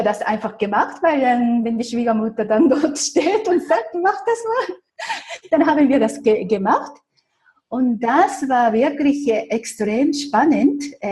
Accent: Japan; moved away as an adult; now in Switzerland; ich bin, wie gesagt, in Japan geboren, in Japan aufgewachsen. Erst mit 20 habe ich dann meinen heutigen Ehemann kennengelernt, der Schweizer war, deshalb lebe ich in der Schweiz.

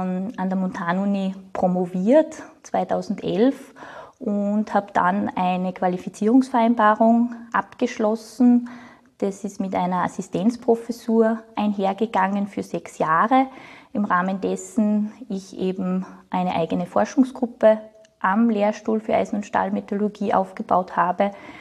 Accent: Styria, Austria; ich bin in der Steiermark geboren und auch in der Obersteiermark aufgewachsen, habe aber ein humanistisches Gymnasium besucht mit sprachlichem Schwerpunkt, habe eigentlich 4 Sprachen gelernt

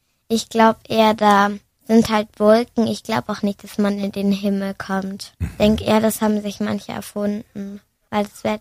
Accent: Leinfelden, Baden-Württemberg, Germany; ich bin 8 und ich komme aus Leinfelden.

